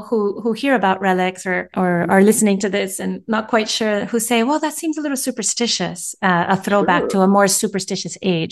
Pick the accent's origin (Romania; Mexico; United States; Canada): Mexico; And I grew up in Mexico